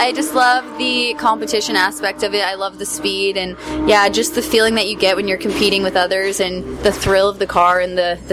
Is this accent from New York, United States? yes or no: no; Colorado, United States; Yeah, I grew up with Sabra. I would stay at her house all the time, and we're both from Colorado